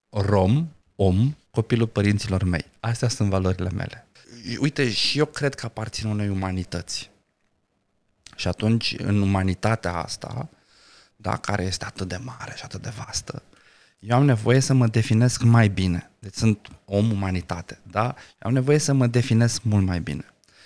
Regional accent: Galați, Galați County, Romania; now in Bucharest, Romania; sunt gălățean, m-am născut în Galați. Sunt etnic rom. Sunt etnic rom. Da? Sunt cetățean român. Sunt bucureștean. Sunt, am identitatea de locuitor al sectorului 4

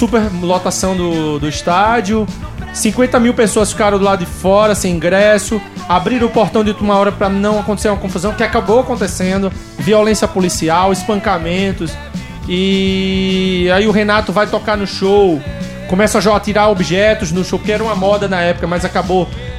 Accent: Brazil; Nós somos brasileiros, né, bicho? A gente tem o arte do improviso, né, do drible.

